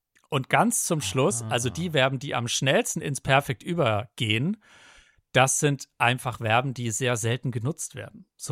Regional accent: Bavaria, Germany; accent: Franconian

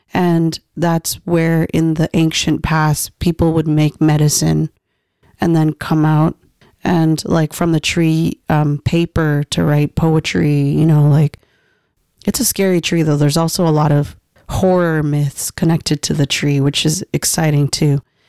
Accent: Canada; as a Filipino Canadian

